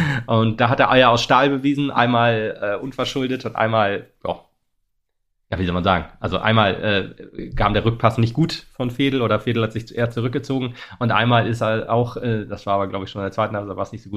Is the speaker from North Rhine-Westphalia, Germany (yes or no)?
no; Oldenburg, Lower Saxony, Germany; das kann ich als Oldenburger schon irgendwie verstehen